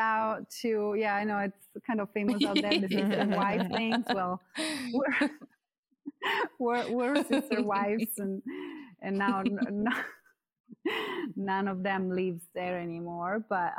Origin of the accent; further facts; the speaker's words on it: Italy; English is a second language; moved away as an adult; I am originally from Italy, as some of you may guess from my accent. And that's where my … name comes from. And I was born and raised in Italy